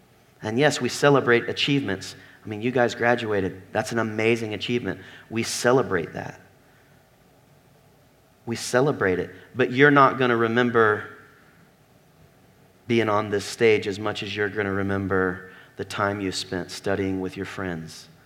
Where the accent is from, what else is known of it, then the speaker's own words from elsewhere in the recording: the South, United States; I'm from the South. Big brother is Bubba.